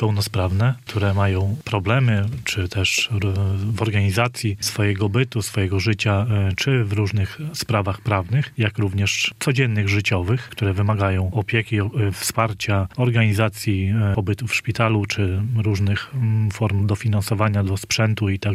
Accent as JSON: {"language": "Polish", "town": "Łochów", "region": "Masovian Voivodeship", "country": "Poland", "said": "jako przedsiębiorcy z okolic Mazowsza, dokładnie jestem z Łochowa, z okolic Warszawy"}